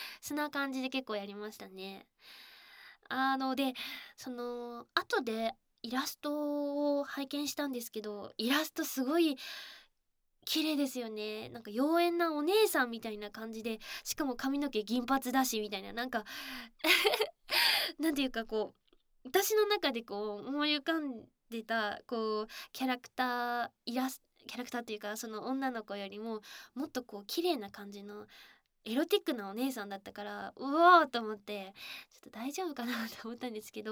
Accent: Fukuoka, Japan; なおかつ私福岡出身なので、

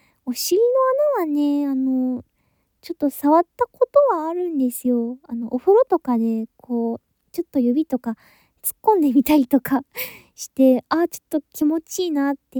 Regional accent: Kanto, Japan; 出身地は、関東の方です。関東って言っても、結構、田舎の方なんで、東京とかね、憧れなんですけどね。

